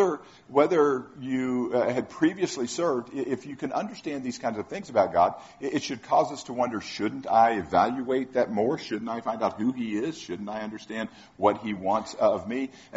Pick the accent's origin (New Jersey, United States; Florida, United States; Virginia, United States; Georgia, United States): Florida, United States; Tampa; now in Kansas City, United States; we grew up in Tampa, Florida, the lightning capital of the world.